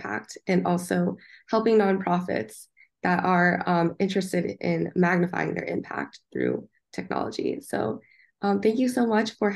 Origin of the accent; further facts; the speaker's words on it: New Hampshire, United States; the small town I was from New Hampshire, like I guess technology was not a big thing there. But moving to Silicon Valley was just like a huge game changer.